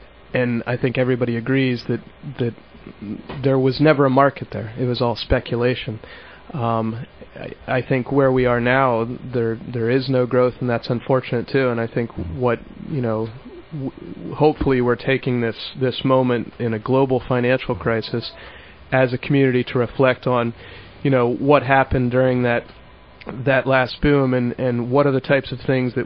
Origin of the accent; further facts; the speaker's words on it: Florida, United States; I grew up in the Indian Beach neighborhood, which is literally right across the trail from Martin Luther King Way